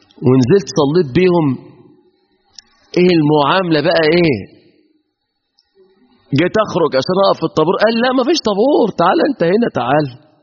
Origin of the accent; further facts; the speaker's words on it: Mansoura, Dakahlia, Egypt; قلت له انا من المنصوره